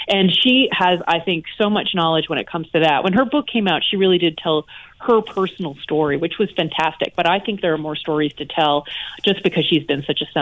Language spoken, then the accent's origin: English; the South, United States; I was raised in the South, and I'm pretty sure that I might have been the only person rooting for Billie Jean in my immediate surroundings.